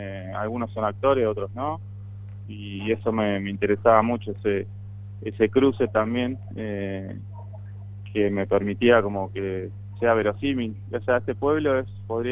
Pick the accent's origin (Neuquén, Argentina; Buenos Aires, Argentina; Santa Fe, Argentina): Buenos Aires, Argentina; que queda 2 horas de acá de Capital Federal, que es de donde soy yo, digamos.